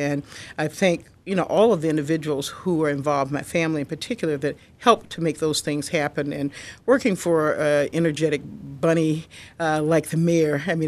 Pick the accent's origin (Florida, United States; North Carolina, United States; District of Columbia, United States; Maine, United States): Florida, United States; now in Michigan, United States; I grew up in Florida, where my mother believed in giving back.